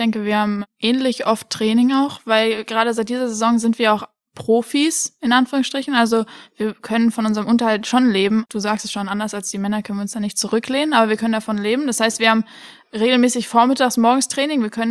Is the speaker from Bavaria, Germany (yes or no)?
no; Oppenheim, Rhineland-Palatinate, Germany; ich bin in Oppenheim aufgewachsen, das ist ja nicht weit weg